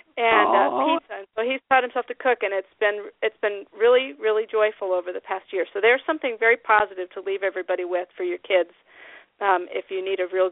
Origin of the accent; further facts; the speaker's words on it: Midwest, United States; accent: Midwest; That's just my Midwest accent.